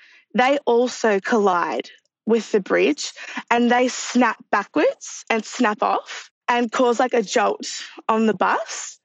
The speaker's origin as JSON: {"language": "English", "town": "Melbourne", "region": "Victoria", "country": "Australia", "said": "I'm from Melbourne, Australia."}